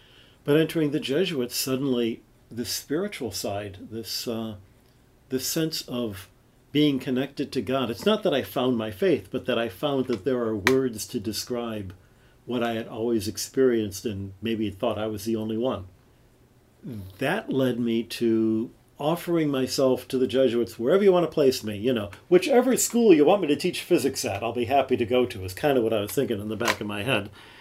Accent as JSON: {"language": "English", "town": "Detroit", "region": "Michigan", "country": "United States", "tie": "born or raised there", "said": "how I got to be a kid growing up in Detroit to being the director of the observatory at the Vatican, it astonishes even me."}